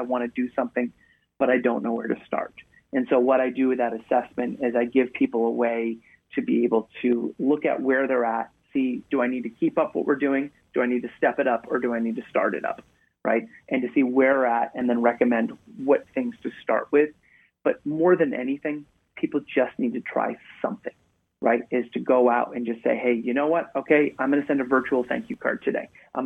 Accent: Maine, United States; I can be prouder to be in my home state of Maine and on the air there first.

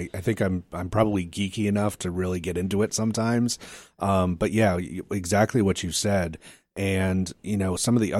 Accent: Massachusetts, United States; It was an ice cream stand back in my hometown in Massachusetts where I grew up is where I kind of cut my teeth.

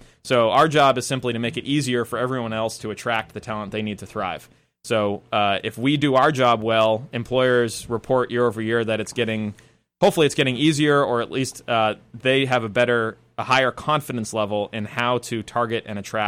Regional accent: Cumberland, United States; I grew up in Cumberland, went to Greeley High School

